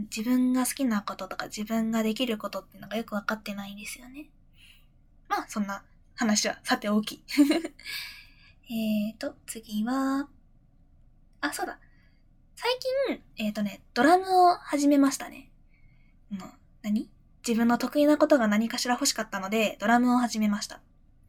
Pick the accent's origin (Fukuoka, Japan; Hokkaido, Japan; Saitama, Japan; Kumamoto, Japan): Fukuoka, Japan; accent: Hakata dialect; まあ、とりあえず福岡ですね、出身地。